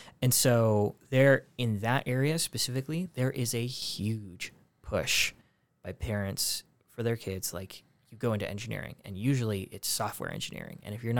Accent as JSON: {"language": "English", "town": "Spokane", "region": "Washington", "country": "United States", "tie": "born or raised there", "also_born_or_lived": "San Jose, United States", "said": "So I grew up in Spokane for the most part, aside from living overseas for a little bit, but always back here."}